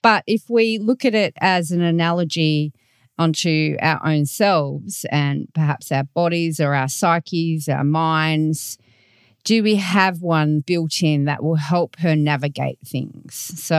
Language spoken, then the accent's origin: English; Australia; I'm your host from Australia